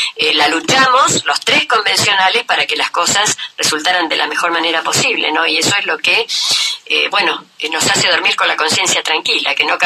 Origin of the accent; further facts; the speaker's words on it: Tierra del Fuego, Argentina; Pero no solamente porque quién nos va a creer, es porque así somos, ¿no? Somos Fueguinos, se actúa de esa manera.